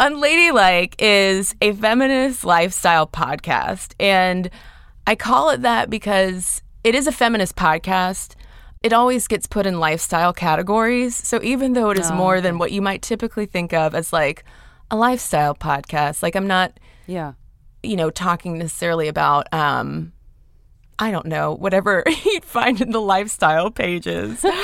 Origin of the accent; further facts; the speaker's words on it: Athens, Georgia, United States; now in Atlanta, United States; So I grew up in Athens, Georgia